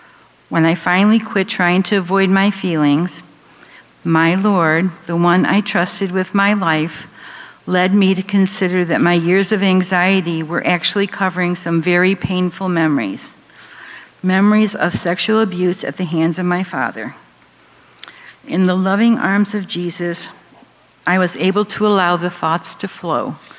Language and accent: English; Rochester, New York, United States; I moved my children back to my hometown of Rochester, New York, in January 1988.